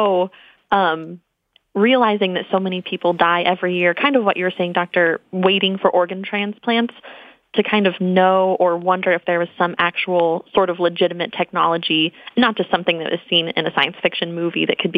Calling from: Phoenix, Arizona, United States; I am calling from Phoenix, Arizona.

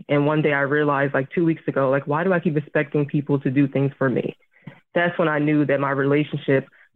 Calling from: New Jersey, United States; I'm 25 years old and I'm calling from South Jersey.

